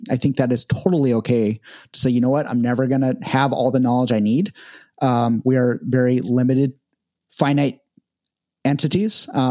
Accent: California, United States; Because I am from California and I have very tender sensitivity to temperature.

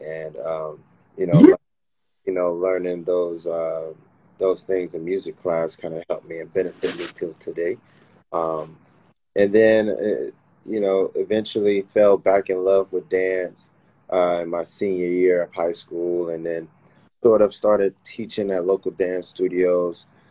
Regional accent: Miami, Florida, United States; So I grew up in the Miami Bass area, like old school, early 90s, late 80s vibe.

